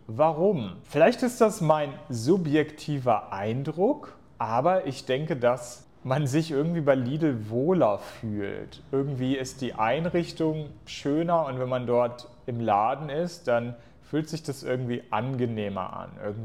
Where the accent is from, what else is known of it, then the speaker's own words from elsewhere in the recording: Hanover, Lower Saxony, Germany; In meiner Heimatstadt Hannover gibt es diesen Supermarkt aber nicht.